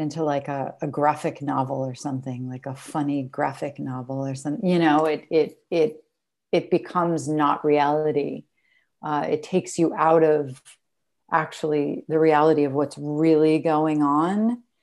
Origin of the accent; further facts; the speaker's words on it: New York City, New York, United States; So I grew up in New York City.